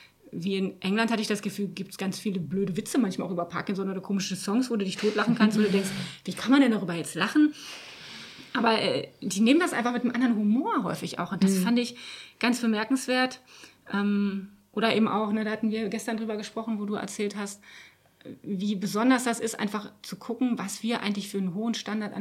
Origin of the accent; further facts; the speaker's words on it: Eisenhüttenstadt, Brandenburg, Germany; born there; ich bin ja geboren in Eisenhüttenstadt in Brandenburg, also ganz im Osten von Deutschland. Und für mich ist das immer noch nicht selbstverständlich, dass wir ein Land sind, ne? Und ich war damals 10 Jahre, als die Mauer fiel.